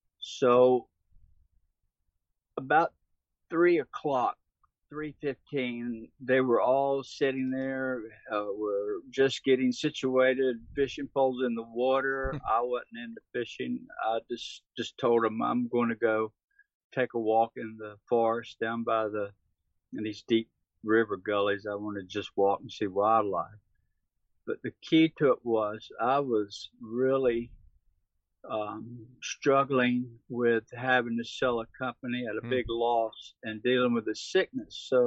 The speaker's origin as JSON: {"language": "English", "town": "Fayetteville", "region": "North Carolina", "country": "United States", "said": "I'm from North Carolina, if you wonder about this accent. between Wilmington and Raleigh. A town called Fayetteville, which is Fort Bragg, famous military base. I live about 20 miles or 25 miles south of it, sort of out in the country."}